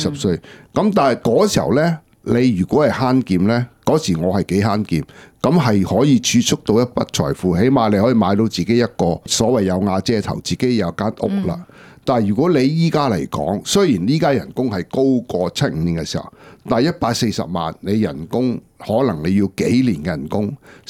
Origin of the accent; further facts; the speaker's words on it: China; 我哋中国人